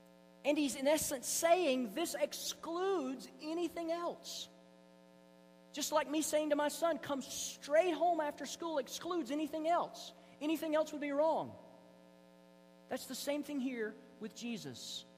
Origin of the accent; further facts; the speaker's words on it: the South, United States; I grew up in the South in the 70s as a teenager.